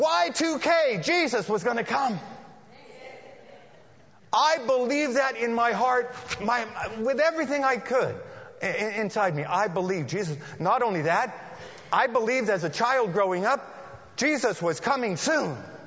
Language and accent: English; California, United States; My father was born and raised in California. My grandmother was born and raised in California. I'm a Californian. My mom, however, came from Germany.